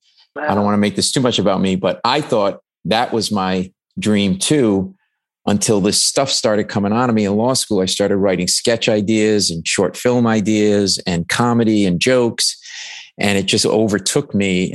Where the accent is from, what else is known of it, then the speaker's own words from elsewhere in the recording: Rhode Island, United States; because I grew up middle class in Rhode Island. My parents were high school educated.